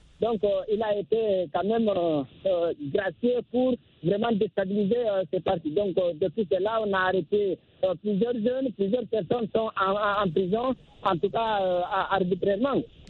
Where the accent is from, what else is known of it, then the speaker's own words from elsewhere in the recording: Guinea; en Guinée, mon pays d'origine